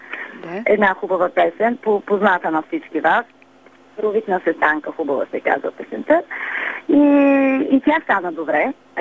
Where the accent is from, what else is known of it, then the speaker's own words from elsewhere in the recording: Rhodopes, Bulgaria; аз съм от Родопите и че повече изпълнявам такива песни